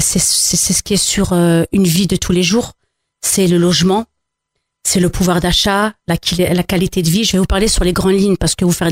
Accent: France; Comme j'ai des origines à la fois algériennes, marocaines, je suis française, je représente donc une diversité que je considère comme un atout pour la France d'aujourd'hui

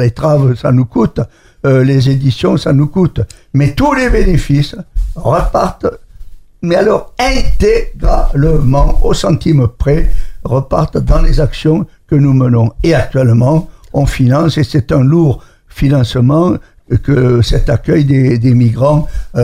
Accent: Southern France, France; accent: southern French; moi je suis plutôt, à mon accent vous l'avez reconnu, un gars du Sud

